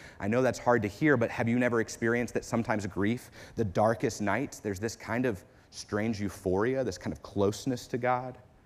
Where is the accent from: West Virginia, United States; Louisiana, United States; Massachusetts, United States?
West Virginia, United States; My grandfather was born in, I'm from West Virginia